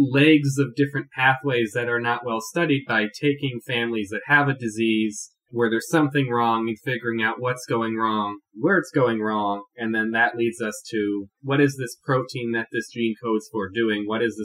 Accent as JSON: {"language": "English", "town": "Detroit", "region": "Michigan", "country": "United States", "said": "I'm from Metro Detroit."}